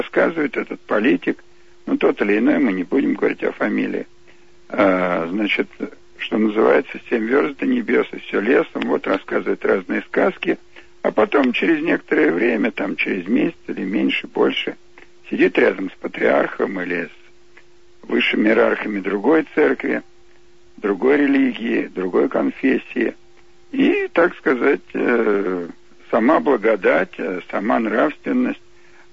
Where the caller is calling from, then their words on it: Moscow, Russia; я из Москвы звоню.